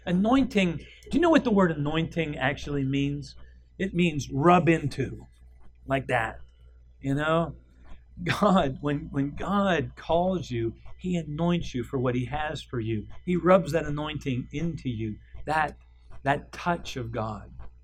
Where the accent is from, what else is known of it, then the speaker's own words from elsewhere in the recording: South Fork, Pennsylvania, United States; If you'd go back to my hometown. I grew up in a little town called South Fork in Cambria County.